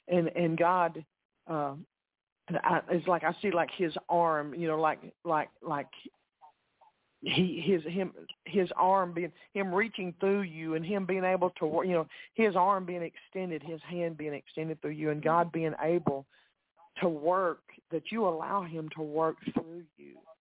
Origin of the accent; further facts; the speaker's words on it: Texas, United States; accent: East Texas; Me and my East Texas accent, we just stumble through all of this.